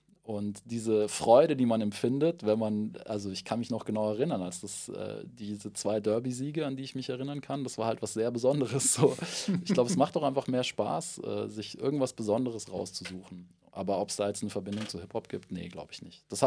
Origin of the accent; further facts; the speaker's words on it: Munich, Bavaria, Germany; Ich bin in Milbertshofen aufgewachsen. Das ist so ein, würde ich sagen, das, was man typischerweise eine Arbeitergegend nennt. Da ist BMW, also ich bin 200 Meter vom Eingang zur BMW-Fabrik aufgewachsen